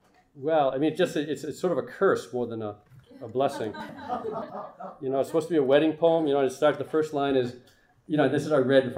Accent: Boston, Massachusetts, United States; I wrote a poem for the marathon bombing in Boston, just because I'm from Boston

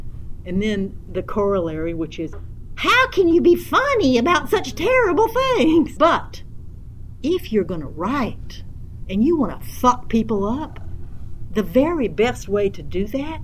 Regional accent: the South, United States; I'm 67 years old, and I grew up in the South in what was essentially the 50s and 60s

